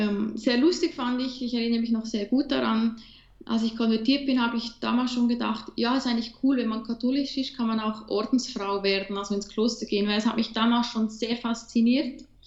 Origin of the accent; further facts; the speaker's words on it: Bern, Switzerland; born there; ich bin in Bern geboren, in einer nicht katholischen, also nur teils katholische Familie. Meine Mutter ist katholisch aufgewachsen im Kanton Luzern. Mein Vater reformierter Berner.